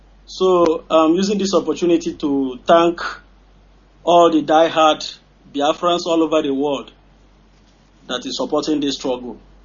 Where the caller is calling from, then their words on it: Austria; I'm calling from Austria.